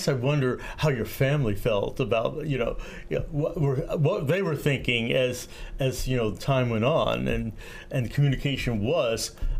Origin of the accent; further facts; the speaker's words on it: Brooklyn, New York, United States; the language that is totally foreign to me growing up in Brooklyn, New York